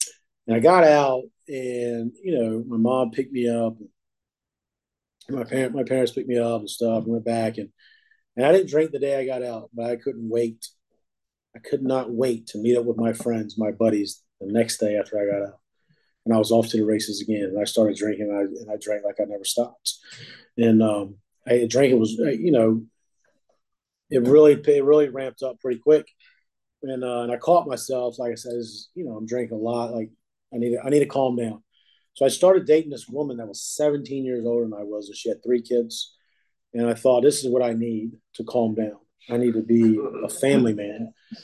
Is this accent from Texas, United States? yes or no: no; Virginia Beach, Virginia, United States; I grew up in Virginia Beach, and I would go sit out on the beach sometimes at nighttime and listen to the waves crash